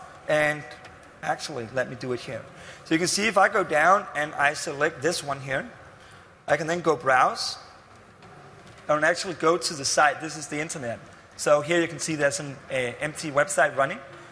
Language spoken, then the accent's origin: English; Copenhagen, Capital Region of Denmark, Denmark; English is a second language; I come up from the Nordics up in Copenhagen.